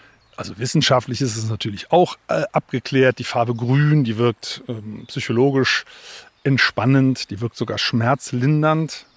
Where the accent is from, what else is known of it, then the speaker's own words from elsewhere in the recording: Sinzig, Rhineland-Palatinate, Germany; ich bin ja in Sinzig aufgewachsen am Rhein. Da gab es so Kiesgruben.